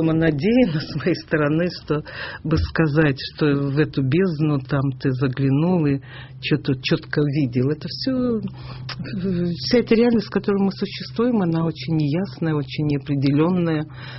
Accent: Ivano-Frankivsk, Ivano-Frankivsk Oblast, Ukraine; born there; поскольку я родилась в Ивано-Франковске

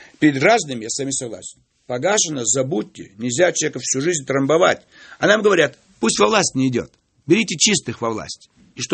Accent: Kazakhstan; now in Russia; Я сам же приехал из Казахстана.

